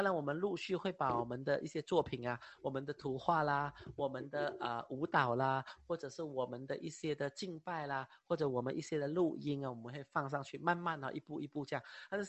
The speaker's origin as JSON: {"language": "Chinese", "country": "China", "tie": "born or raised there", "said": "因为这个系列我在中国成长，我在中国长大，我在中国，被关爱、被照顾"}